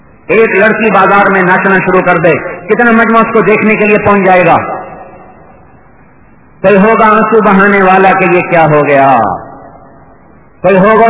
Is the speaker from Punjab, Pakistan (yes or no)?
yes; Tulamba, Punjab, Pakistan; چلو میرا اپنا شہر لے لو, تلمبے میں بنائی جائے گی